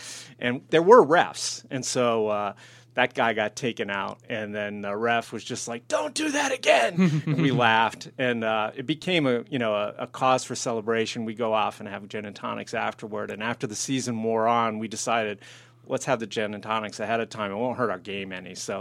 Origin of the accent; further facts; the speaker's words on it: Connecticut, United States; I mean, I grew up in Connecticut, and the high school I went to, a public high school, didn't have lacrosse.